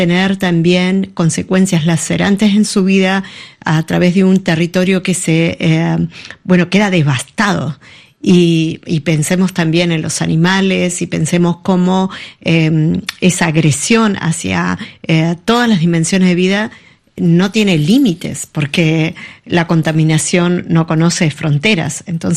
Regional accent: Patagonia, Argentina; quienes estábamos muy lejos, yo vengo de la Patagonia

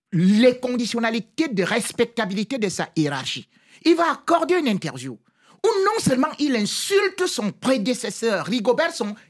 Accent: Cameroon; Malheureusement, en tant que Camerounais

